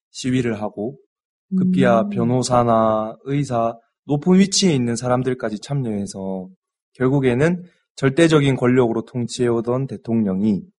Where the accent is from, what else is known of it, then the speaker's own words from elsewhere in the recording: Changwon, South Gyeongsang, South Korea; now in Malawi; 저는 경남 창원에서 왔고 창원대학교에서 재학 중이다가 여기 말라위로 오게 되었습니다.